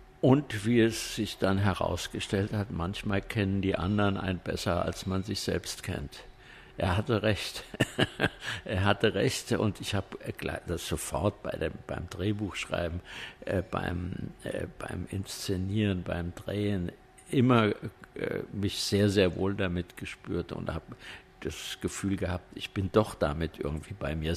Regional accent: Wiesbaden, Hesse, Germany; statt zurück nach Wiesbaden zu gehen, in meine Heimat.

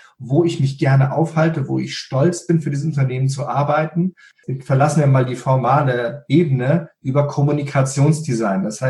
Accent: Paris, Île-de-France, France; now in Germany; Ich bin aufgewachsen in Paris, das betrachte ich auch bis heute als meine Heimat. In Deutschland habe ich mich dann mit 27 Jahren selbstständig gemacht

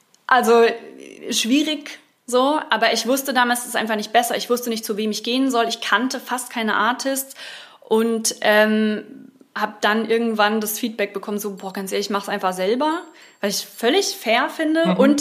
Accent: Munich, Bavaria, Germany; Naja, also ich bin groß geworden in der Münchner Vorstadt

